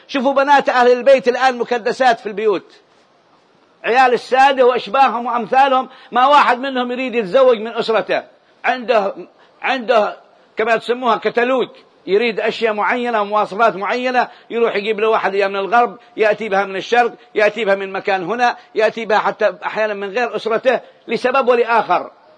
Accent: Yemen; عندنا في اليمن هذا الكلام كل يوم أنا أراه

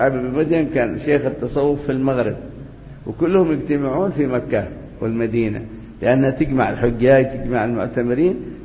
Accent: Hadhramaut, Yemen; عندنا في حضرموت مثلا

